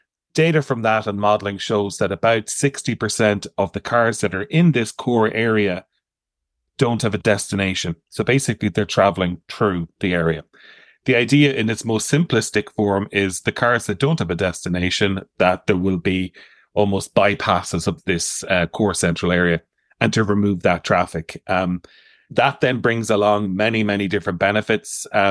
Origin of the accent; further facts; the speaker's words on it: Waterford, Munster, Ireland; I'm from Waterford originally, and in Waterford City, we've removed, they've removed a lot of traffic from the core part of the city centre